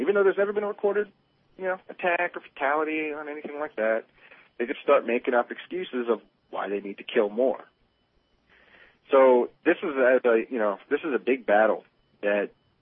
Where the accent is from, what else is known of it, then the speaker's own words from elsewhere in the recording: New York, United States; I mean, I grew up in New York, right?